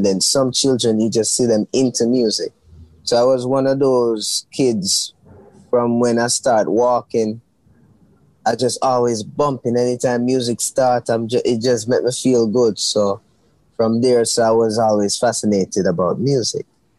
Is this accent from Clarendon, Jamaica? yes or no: no; Kingston, Saint Andrew, Jamaica; born there; So I was born in Kingston, Jamaica.